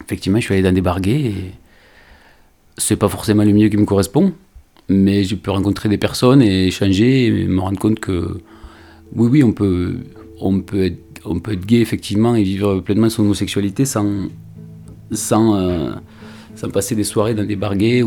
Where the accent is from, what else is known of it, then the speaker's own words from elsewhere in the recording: Labastide-Rouairoux, Occitanie, France; j'ai grandi à Lavastide-Rouerroux, donc tout petit village du bout du Tarn. Je crois que c'était un village de 1000-1200 habitants à l'époque. Et je suis né dans une famille d'ouvriers